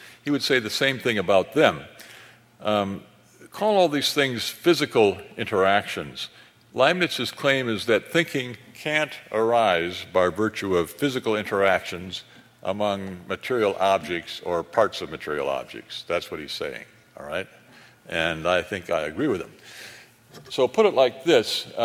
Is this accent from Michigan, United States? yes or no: no; Jamestown, North Dakota, United States; Louis L'Amour is also from my hometown of Jamestown, North Dakota, where today it was, I believe, 42 below zero.